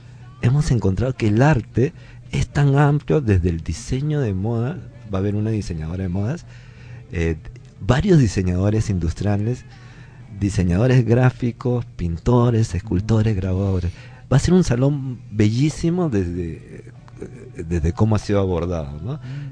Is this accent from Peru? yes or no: yes; Peru; los hace particulares a nosotros como peruanos